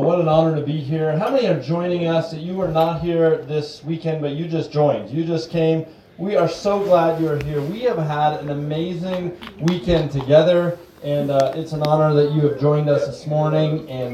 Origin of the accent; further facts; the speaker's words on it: Edmonton, Alberta, Canada; And for those that have joined, I'm born in Edmonton, Alberta.